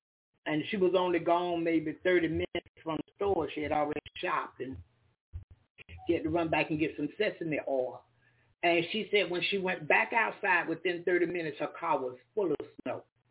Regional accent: Florida, United States; I said, I thank God. I'm from Florida, and I thank God I got the opportunity to see this.

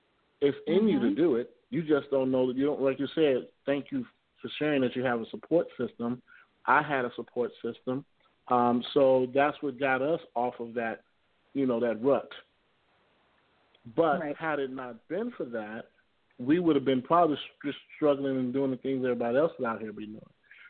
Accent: Chicago, Illinois, United States; I'm from Chicago, Illinois. Grew up on the west side of Chicago.

